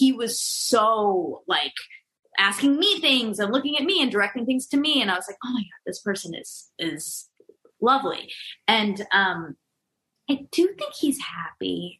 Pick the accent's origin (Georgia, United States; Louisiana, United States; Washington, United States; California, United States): Georgia, United States; growing up in Georgia, obviously going to UGA, I mean, I have so many guy friends who would like that.